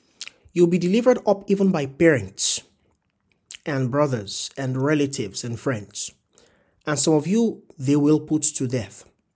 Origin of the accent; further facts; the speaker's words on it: Nigeria; you know, I come from Nigeria.